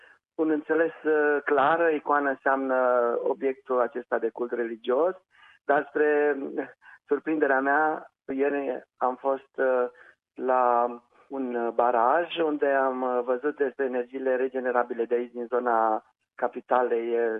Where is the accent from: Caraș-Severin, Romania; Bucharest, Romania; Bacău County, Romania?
Caraș-Severin, Romania; Anina; Mi-amintesc doar de un singur eveniment într-o deplasare de-a mea în actualul oraș Bozovici, de lângă Anina, orașul meu natal.